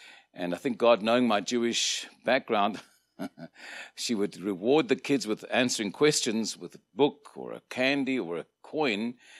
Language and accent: English; Cape Town, Western Cape, South Africa; born there; took them to Cape Town, South Africa, where I was born.